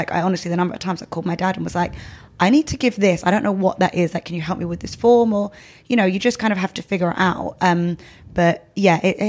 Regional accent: London, United Kingdom; I was born and bred in London. So like, London is like my place.

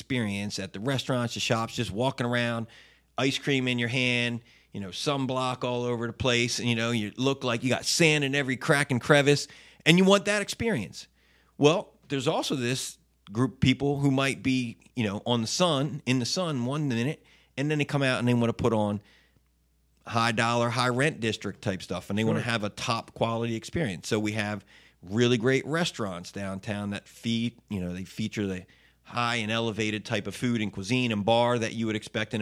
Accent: Delaware, United States; Plus, look, when we moved, I'm from Delaware, and when we moved back a few years ago

